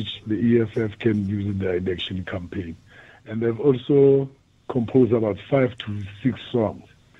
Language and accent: English; Orlando West, Gauteng, South Africa; Yeah, I'm an artist from Orlando West. I also teach kids to do art here at home.